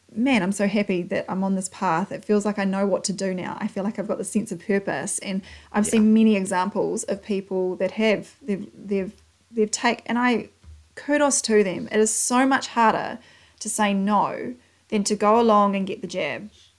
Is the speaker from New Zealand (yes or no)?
yes; New Zealand; accent: Kiwi; you can listen to 15 hours of my Kiwi accent